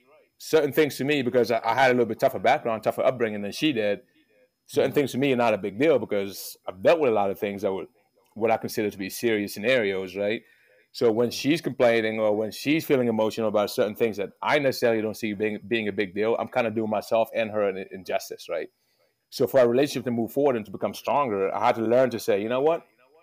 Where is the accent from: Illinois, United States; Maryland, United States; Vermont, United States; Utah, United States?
Maryland, United States; Baltimore; also born or lived in West Africa / Pittsburgh, Pennsylvania; I was born in West Africa, grew up in Baltimore, Maryland, lived in Pittsburgh, Pennsylvania, moved to Charlotte in 2016.